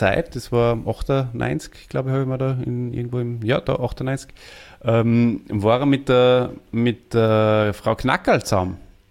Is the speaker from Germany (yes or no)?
no; Austria; Plötzlich der Kabarett-Superstar bei uns in Österreich.